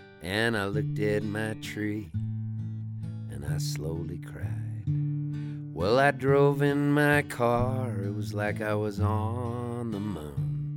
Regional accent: Halifax, Nova Scotia, Canada; born there; I was born in Halifax, Nova Scotia, Canada

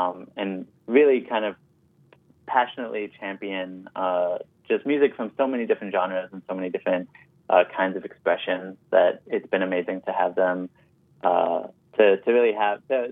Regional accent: Washington, District of Columbia, United States; And I grew up in Washington, D.C., in a predominantly Salvadorian and Black community.

